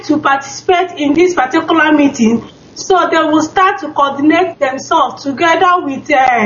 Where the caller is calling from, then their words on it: Stockholm, Stockholm County, Sweden; I'm calling from Stockholm, Sweden.